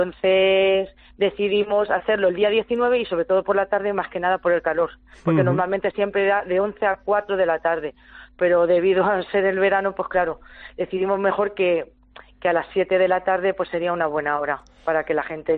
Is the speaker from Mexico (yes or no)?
no; Romeral, Castilla-La Mancha, Spain; que soy yo, de Romeral